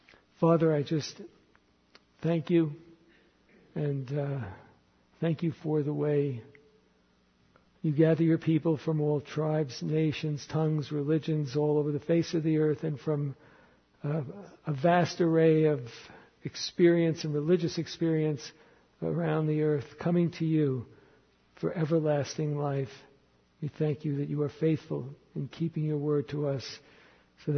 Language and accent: English; New York City, New York, United States; You know, when I grew up in New York City, Christmas in our Jewish neighborhood was not the norm because it was a Jewish neighborhood, so we didn't celebrate Christmas.